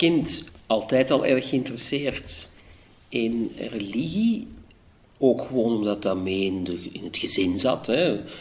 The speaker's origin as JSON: {"language": "Dutch", "town": "Hoogstraten", "region": "Antwerp", "country": "Belgium", "tie": "born or raised there", "said": "ik ben in Antwerpen geboren, maar als kind opgegroeid in Hoogstraten, in de Noorderkamp, omdat mijn vader vandaar is."}